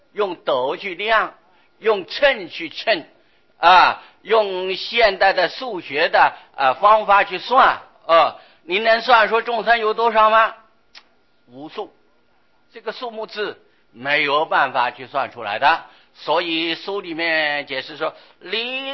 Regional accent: China; 我们中国人汉民族就是黄皮的啊，黄种的啊

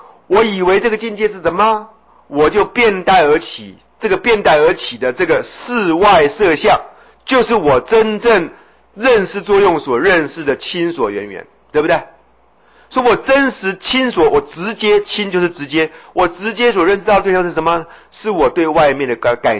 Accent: Taipei, Taiwan; 我们台北人就被某些官员讲说，我们不了解淹水的痛苦

